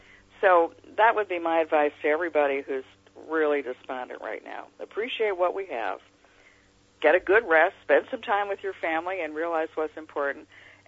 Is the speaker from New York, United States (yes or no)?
yes; New York, United States; And I keep thinking, I'm a New Yorker, so I keep thinking back to Tammany Hall.